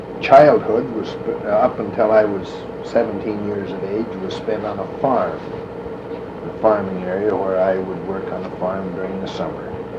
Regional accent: Rice Lake, Wisconsin, United States; Well, I was born in Rice Lake, Wisconsin, May 20th, 1908.

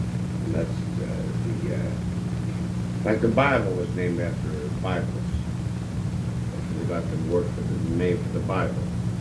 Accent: Youngstown, Ohio, United States; Well, I was born in Youngstown. Educated at Sacred Heart School, East High School. Won a few months at Youngstown State, Youngstown College at the time.

